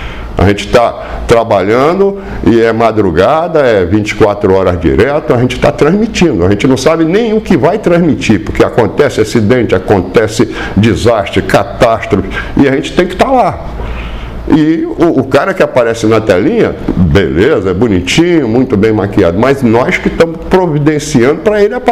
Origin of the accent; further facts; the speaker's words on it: Rio de Janeiro, Brazil; eu sou do Rio de Janeiro, estava no Rio